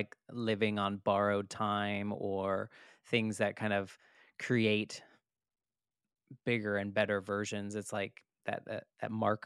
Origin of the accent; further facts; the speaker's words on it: Boston, Massachusetts, United States; I'm from Boston, so I get the New England.